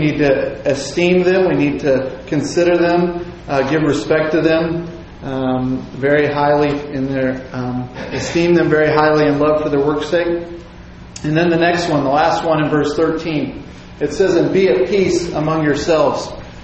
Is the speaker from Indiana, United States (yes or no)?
yes; Indiana, United States; When I was a kid, my dad was from California. We grew up in Indiana and we had to drive cross country to go see them.